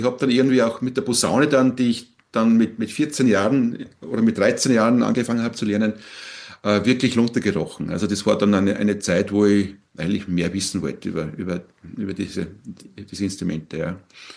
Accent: Austria; Das nennt man bei uns in Österreich Kapellmeister, was bei euch Dirigenten sind.

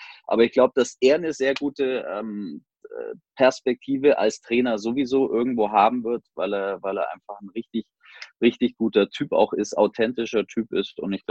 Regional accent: Bavaria, Germany; ich bin ja aus der Nähe hier, ich bin ja in Franken auch, bin aus der Nähe von Nürnberg, da wohne ich in Erlangen

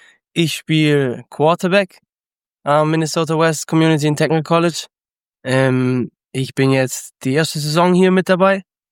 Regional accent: Germany; Aber ich komme aus Deutschland.

